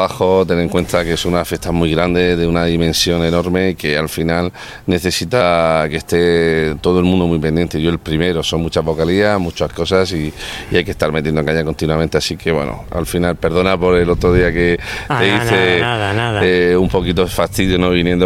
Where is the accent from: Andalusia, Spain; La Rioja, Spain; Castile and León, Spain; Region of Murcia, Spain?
Region of Murcia, Spain; Cartagena; Soy de Cartagena, nací en Cartagena, con un corazón cartagenero total. No soy antimurciano ni tonterías esas extremas que se llevan. No, yo siento mi tierra más que ninguna, y la mía es la mejor ciudad por delante de todas.